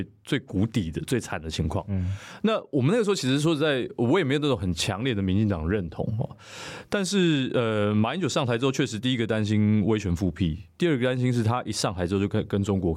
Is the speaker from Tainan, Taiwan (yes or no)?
yes; Tainan, Taiwan; 那反正就是因为我家庭背景，当然因为我成长在台南嘛。